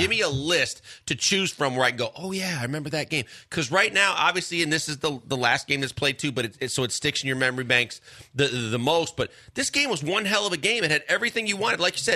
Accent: Milwaukee, Wisconsin, United States; Growing up in Milwaukee, the bowling capital of the world as well. And my parents were huge bowlers, so they watched bowling on television.

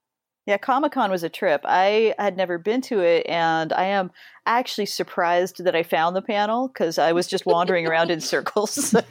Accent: Colorado, United States; Yeah, so I mean, I grew up in Colorado, and up in a little tiny mountain town outside of Manitou Springs

